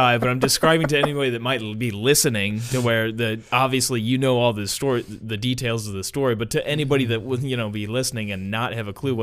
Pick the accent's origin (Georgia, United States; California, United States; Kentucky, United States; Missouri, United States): Missouri, United States; Washington; Over in Washington, Missouri, my hometown.